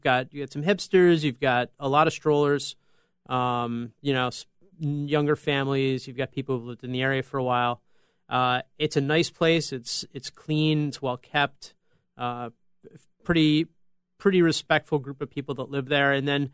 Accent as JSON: {"language": "English", "country": "United States", "said": "You know, I'm from the States"}